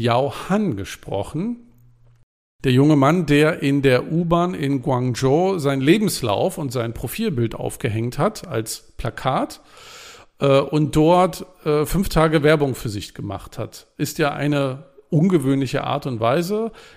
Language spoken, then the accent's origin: German; Rostock, Mecklenburg-Vorpommern, Germany; ich komme aus Rostock